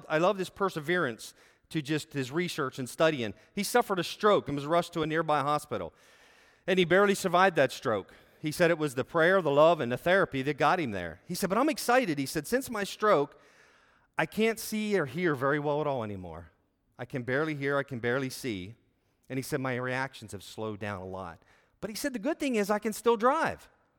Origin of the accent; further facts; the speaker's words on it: Carlisle, Pennsylvania, United States; in this great town, because this is my hometown, I call it the great town of Carlisle.